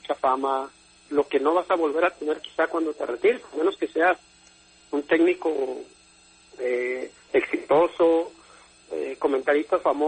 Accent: Mexico; así somos los mexicanos, la realidad

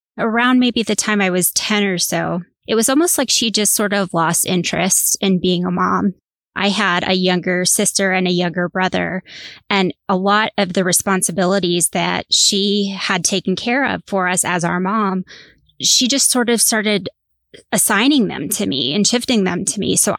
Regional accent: United States; A lot of years, we would all of us drive to Florida, which I grew up on the Northeast coast.

